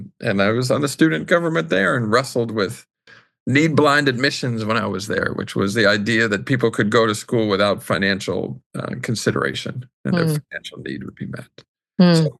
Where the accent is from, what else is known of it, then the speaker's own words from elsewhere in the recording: New York City, New York, United States; I think I'm lucky that I grew up in New York City, child of two public servants